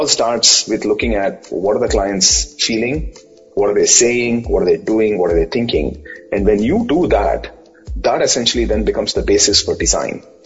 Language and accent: English; Bangalore, Karnataka, India; college, for example, in India, and obviously I am from Bangalore.